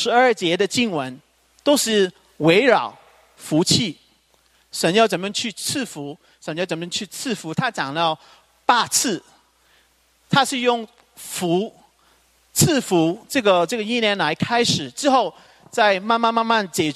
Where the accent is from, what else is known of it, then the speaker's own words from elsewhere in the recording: Guangdong, China; 我们广东人说贫穷，但是贫穷的底下还是有很多东西的